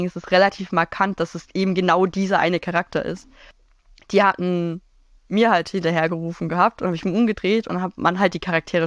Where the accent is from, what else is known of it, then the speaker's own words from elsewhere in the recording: Baden-Württemberg, Germany; Also ich komme aus Baden-Württemberg